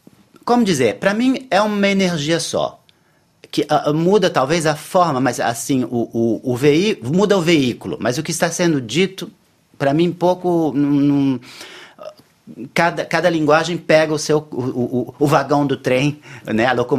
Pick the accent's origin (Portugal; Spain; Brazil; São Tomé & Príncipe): Brazil; Depois, sou brasileiro, se você fala português, posso falar.